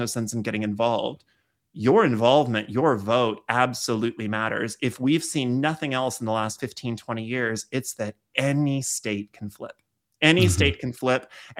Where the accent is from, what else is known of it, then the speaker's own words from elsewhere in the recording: West Virginia, United States; I'm from West Virginia.